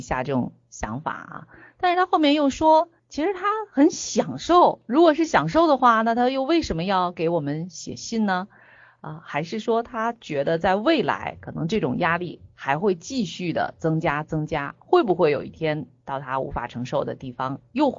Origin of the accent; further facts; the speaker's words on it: Beijing, China; 因为我自己虽然从小的时候家是在海淀区